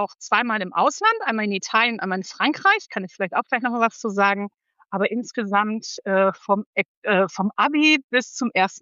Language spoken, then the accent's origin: German; Hanover, Lower Saxony, Germany; ich komme aus Hannover